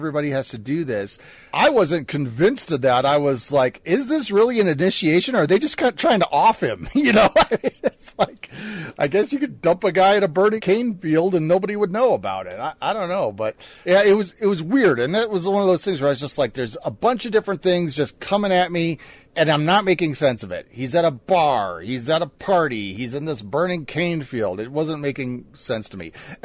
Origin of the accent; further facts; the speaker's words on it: Chicago, Illinois, United States; I grew up in Chicago. We have a big body of water there, Lake Michigan